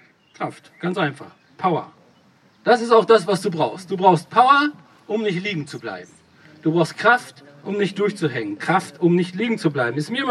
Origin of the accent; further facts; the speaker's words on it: Bad Salzuflen, North Rhine-Westphalia, Germany; ich komme aus Ostwestfalen, das hatte ich nicht gesagt, aus Bad Salzuflen, LIP, Living in Paradise